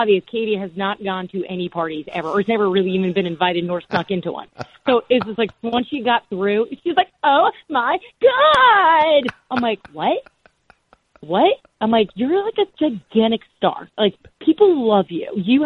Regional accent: New Jersey, United States; people think that because I'm from Jersey

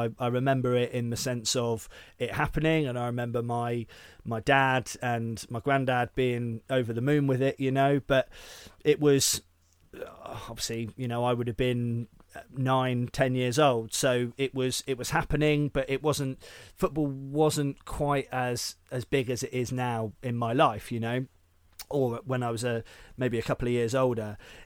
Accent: Stockport, North West England, United Kingdom; born there; I was born in Stockport.

